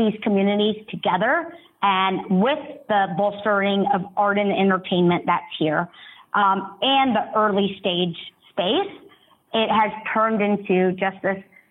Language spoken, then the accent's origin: English; Sandy Springs, Georgia, United States; also born or lived in New York; I was born and raised in Sandy Springs. I love Atlanta. My heart has been in Atlanta. However, in 2001, I actually moved to New York, and I've been in New York really for the last 18 years.